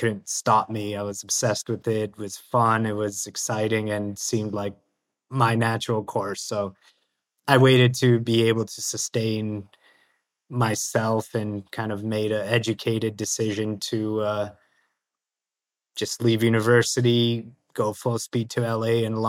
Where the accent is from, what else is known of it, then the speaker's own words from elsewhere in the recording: Canada; also born or lived in Romania; so I immigrated from Romania to Canada when I was about 5 years old.